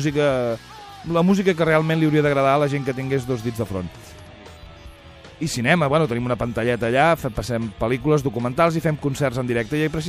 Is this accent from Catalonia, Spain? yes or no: yes; La Roca del Vallès, Catalonia, Spain; jo quan era petit, allà a la Roca teníem el doctor Roma